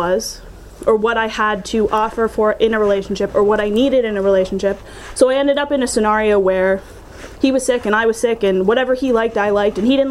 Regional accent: Pittsburgh, Pennsylvania, United States; I'm from Pittsburgh, so every time that, like, we're driving out here and I'm looking at cornfields and shit and just feeling a little out of my element

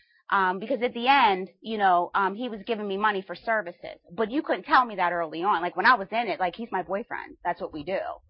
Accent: Pittsburgh, Pennsylvania, United States; I grew up in Pittsburgh, and my mom and my father are both in recovery.

